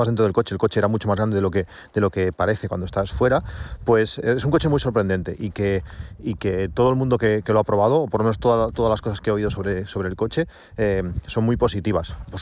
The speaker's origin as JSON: {"language": "Spanish", "town": "Reus", "region": "Catalonia", "country": "Spain", "said": "ya que a mí me lo entregaron en Barcelona y yo soy de Reus, teníamos 100 y algo kilómetros hasta casa"}